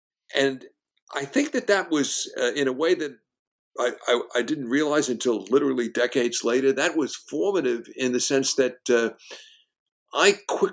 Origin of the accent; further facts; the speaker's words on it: Brooklyn, New York, United States; I grew up in Brooklyn at the beach. It was thankfully a dead-end street.